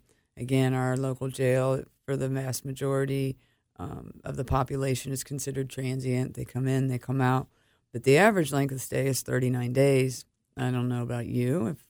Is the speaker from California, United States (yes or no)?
no; Amelia, Ohio, United States; Sure. So I grew up in Amelia, Ohio.